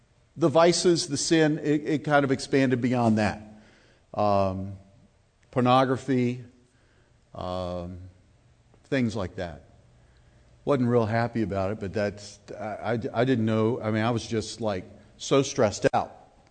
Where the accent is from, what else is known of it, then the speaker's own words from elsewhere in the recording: Lynchburg, Virginia, United States; I grew up in Lynchburg, Virginia.